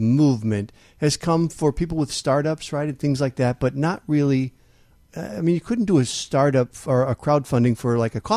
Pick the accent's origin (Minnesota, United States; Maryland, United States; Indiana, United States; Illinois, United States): Illinois, United States; Manteno; I grew up in Manteno, Illinois.